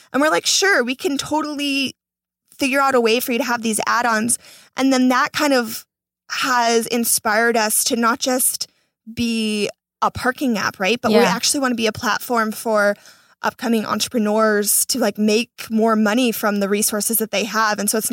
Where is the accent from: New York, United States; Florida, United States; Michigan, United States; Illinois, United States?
Florida, United States; now in Los Angeles, United States; I'm not from LA. I'm from Florida.